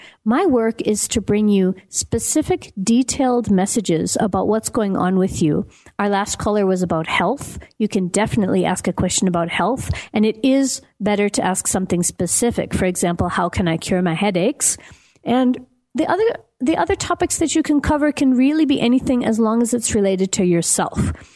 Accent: Minneapolis, Minnesota, United States; now in Johannesburg, South Africa; Johannesburg, South Africa, which is where I'm half based. I'm based over here. And then I'm also based in my hometown of Minneapolis, Minnesota.

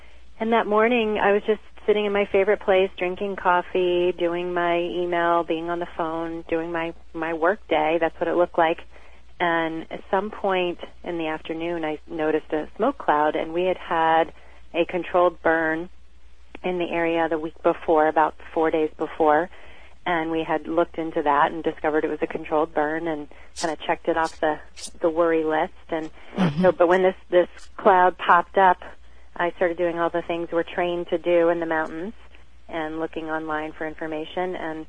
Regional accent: Boston, Massachusetts, United States; also born or lived in Rhode Island; because I'm from the Boston area. Originally, actually spent a lot of time in Rhode Island

